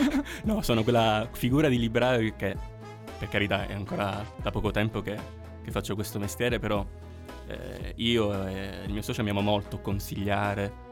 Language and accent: Italian; Sicily, Italy; con dei pizzini da buon siciliani con la nostra calligrafia